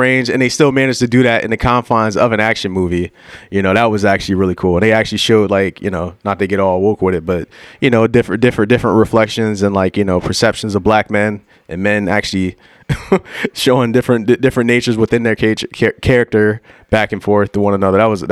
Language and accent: English; Philadelphia, Pennsylvania, United States; I ain't from Canada. What the hell am I doing? I'm from Philly.